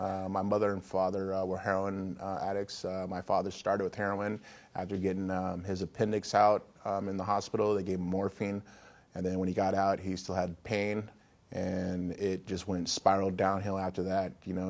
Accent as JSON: {"language": "English", "town": "Santa Ana", "region": "California", "country": "United States", "tie": "born or raised there", "also_born_or_lived": "Huntington Beach", "said": "I grew up in Huntington Beach to the age of six. And then from 6 to 13, I lived in Santa Ana, California"}